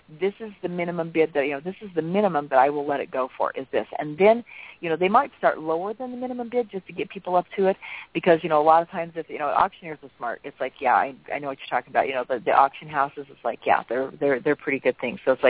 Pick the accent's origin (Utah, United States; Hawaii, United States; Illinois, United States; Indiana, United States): Hawaii, United States; born there; I was born in Oahu, so I understand that, yeah.